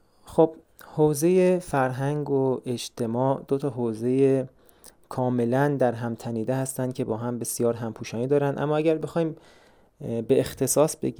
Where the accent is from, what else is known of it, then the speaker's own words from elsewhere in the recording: Hamadan, Iran; also born or lived in Tuyserkan; متولد 1372 در شهر توی سرکان. از کلاس سوم ابتدایی در همدان بزرگ شدم